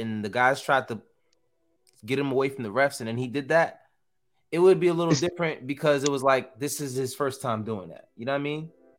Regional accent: New York, United States; We're from New York, so I mean, we're clearly not strangers of this kind of activity.

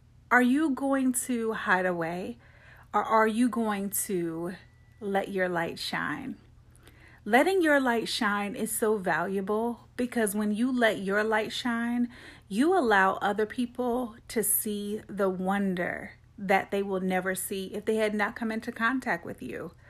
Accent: Atlanta, Georgia, United States; moved away as an adult; now in Central Illinois, United States; I moved abruptly from Atlanta, where I'm from, all the way to Central Illinois. I have been here. My husband's originally from here, but I never, ever thought that this would be someplace that I would live.

